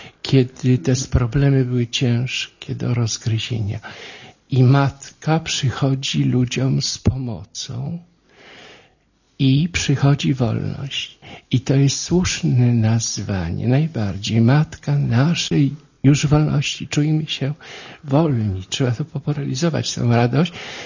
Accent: Sandomierz, Świętokrzyskie Voivodeship, Poland; Nie mój, ja pochodzę z Sandomierza.

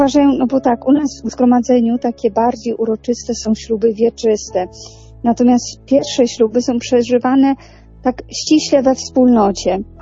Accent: Tarnobrzeg, Subcarpathian Voivodeship, Poland; bo ja pochodzę z Tarnobrzega, więc to jest bardzo niedaleko.

